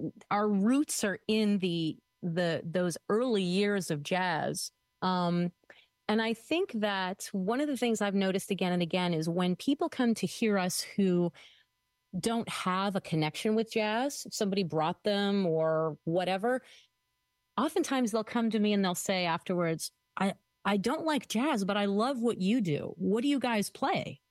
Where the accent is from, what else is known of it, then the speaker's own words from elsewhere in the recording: France; growing up in France, the French see jazz as pop music